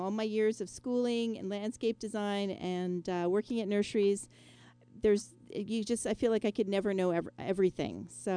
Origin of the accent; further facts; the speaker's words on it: Welland, Ontario, Canada; I'm actually from the Niagara region originally. I'm from Welland.